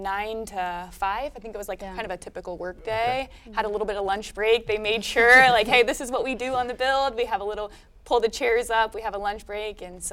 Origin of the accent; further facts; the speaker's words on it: Muncie, Indiana, United States; And I'm from Muncie and I've lived here all my life, and being able to continue to make that type of impact in the community I grew up